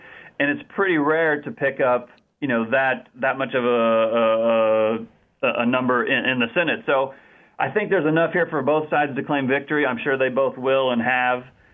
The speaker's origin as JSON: {"language": "English", "region": "Nebraska", "country": "United States", "tie": "born or raised there", "said": "I can remember being a little kid when I grew up in Nebraska"}